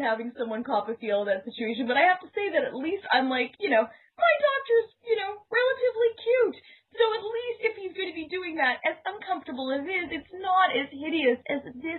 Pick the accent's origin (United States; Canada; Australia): Canada; This is making it harder for me to understand as a Canadian.